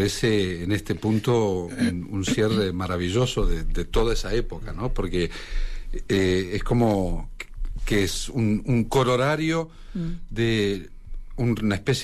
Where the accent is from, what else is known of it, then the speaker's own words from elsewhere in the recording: Paraná, Entre Ríos, Argentina; Yo no soy de Buenos Aires, soy de una ciudad en el interior de Argentina, se llama Paraná.